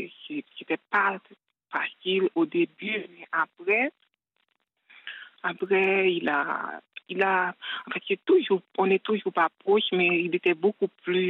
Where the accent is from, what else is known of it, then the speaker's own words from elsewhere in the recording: Haiti; Je suis originaire d'Haïti.